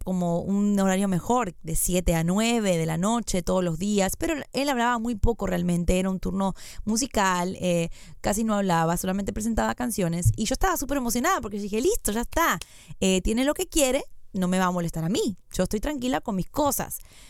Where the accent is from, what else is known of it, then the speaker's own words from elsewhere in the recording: Argentina; accent: Argentine; tengo un acento muy fuerte argentino, tenía el acento más fuerte en ese entonces, ya casi no lo tengo.